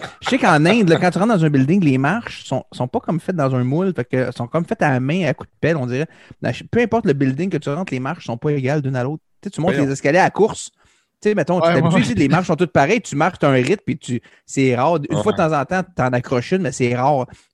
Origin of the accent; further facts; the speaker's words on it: Quebec, Canada; moi, je viens du bout de l'île de Montréal, mais il y a deux secteurs dans Pointe-aux-Trembles.